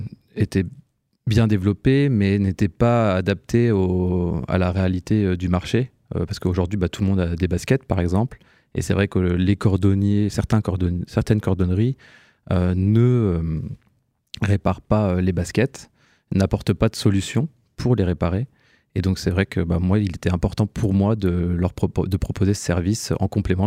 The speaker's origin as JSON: {"language": "French", "town": "Nancy", "region": "Grand Est", "country": "France", "said": "j'ai 32 ans, je suis originaire de Nancy"}